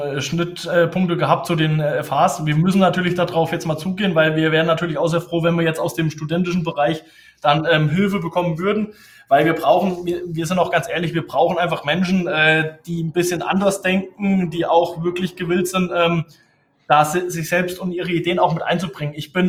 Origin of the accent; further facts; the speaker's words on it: Hesse, Germany; ich bin natürlich aus der Rhön, ich komme aus der Rhön, ich bin hier aufgewachsen in der Nähe von Thann.